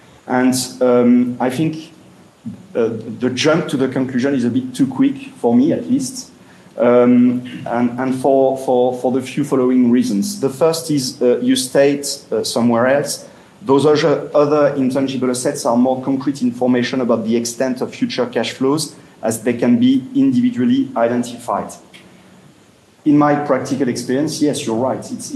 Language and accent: English; Paris, Île-de-France, France; English is a second language; I'm delighted to be in Paris, in my hometown, in France.